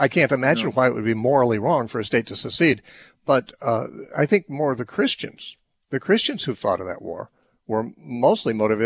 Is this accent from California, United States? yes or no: yes; Temecula, California, United States; All right, we'll talk next to Waldo in Temecula, California, my hometown.